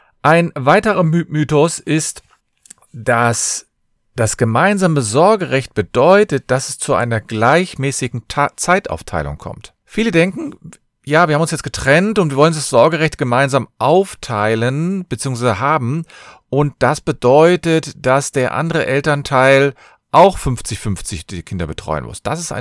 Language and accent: German; Cologne, North Rhine-Westphalia, Germany; Ich bin Fachanwalt für Familienrecht und ich komme aus Köln